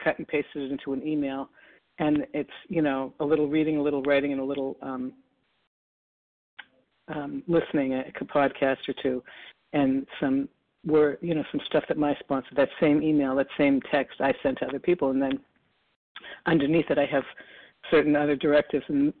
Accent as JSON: {"language": "English", "region": "Massachusetts", "country": "United States", "said": "Like, I'm from Massachusetts. It wasn't so hot down, you know, up here as it is down there."}